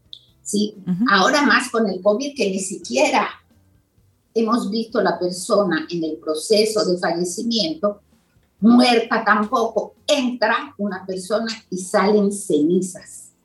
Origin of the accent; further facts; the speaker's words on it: Mexico; Digo estamos porque yo soy mexicana.